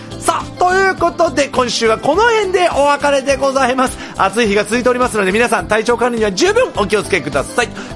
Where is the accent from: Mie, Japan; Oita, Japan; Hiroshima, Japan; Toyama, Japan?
Oita, Japan; 地元大分では、甲子園予選の番組のテーマソングに選ばれております。